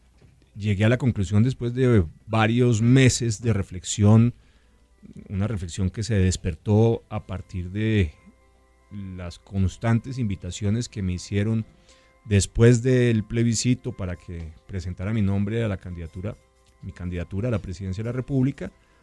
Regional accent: Bogotá, Colombia; Yo soy un bogotano chandoso, un bogotano gosque, porque si bien mi abuelo paterno era bogotano raizal, uh-huh. mi abuela paterna es payanesa y mi bisabuela era santandereana. Y del lado de mi mamá, pues tengo un abuelo materno

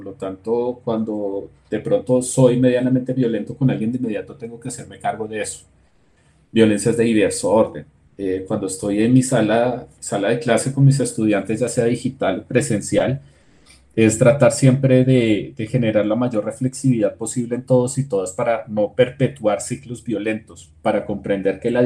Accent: Colombia; Somos todos los colombianos y colombianas

